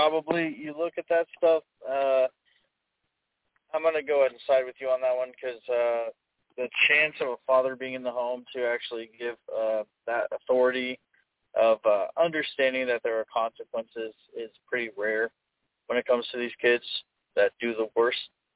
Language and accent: English; Chicago, Illinois, United States; moved away; Well, I'm from Chicago, actually.